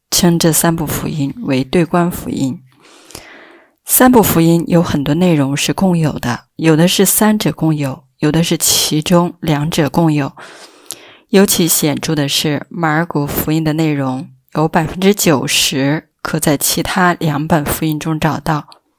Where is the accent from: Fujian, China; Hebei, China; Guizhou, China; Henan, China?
Hebei, China; 我是河北的